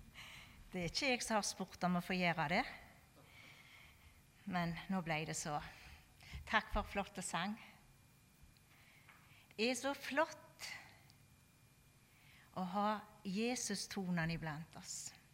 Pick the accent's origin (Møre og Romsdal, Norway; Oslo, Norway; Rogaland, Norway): Rogaland, Norway; Vea; For meg som er fra Vea, jeg tenkte jeg skulle ikke nevne noe om Vea i dag.